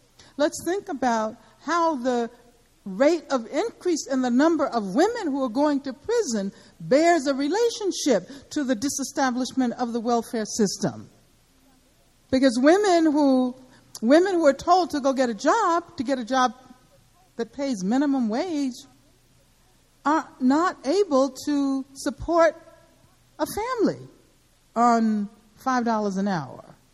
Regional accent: Birmingham, Alabama, United States; when I was growing up in Birmingham

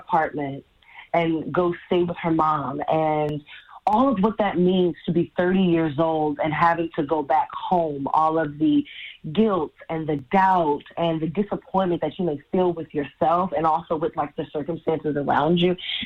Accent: Brooklyn, New York, United States; I am a Brooklyn baby, born and raised in Brownsville, one of the hardest neighborhoods to get through

